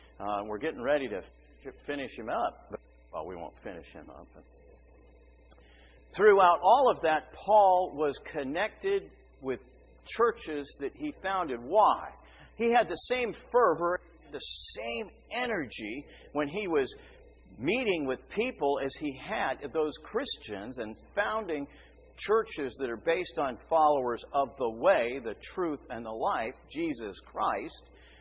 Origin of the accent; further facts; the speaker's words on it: South Dakota, United States; because I'm from South Dakota and I'm a northerner.